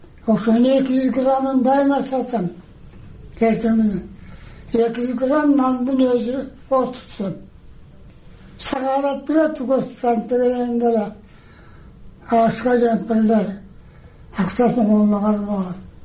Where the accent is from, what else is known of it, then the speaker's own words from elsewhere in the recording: Issyk-Kul Region, Kyrgyzstan; Ошо менен 46 жылынан өзүм туулуп өскөн Жетеудер районуна кайра келдим.